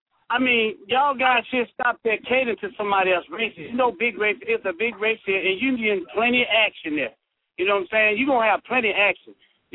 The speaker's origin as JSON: {"language": "English", "region": "Texas", "country": "United States", "said": "I'm telling you like I'm from Texas. Everything is big."}